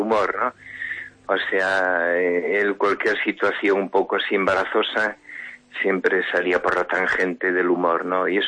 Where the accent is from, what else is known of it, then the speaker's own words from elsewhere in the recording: Galicia, Spain; aquí pues somos los gallegos más bien secundarios, ¿no?